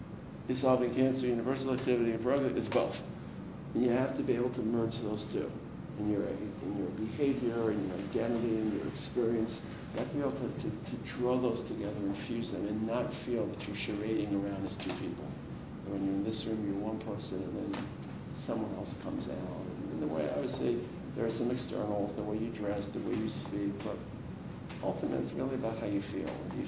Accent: Baltimore, Maryland, United States; So I'm from Baltimore, actually.

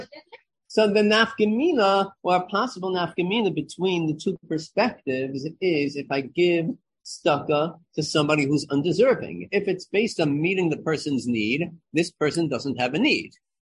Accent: Lawrence, United States; I grew up in Lawrence, okay?

